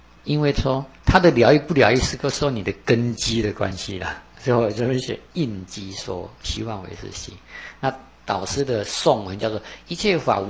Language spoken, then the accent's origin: Chinese; China; 那这是我中国人的命相通俗的讲法。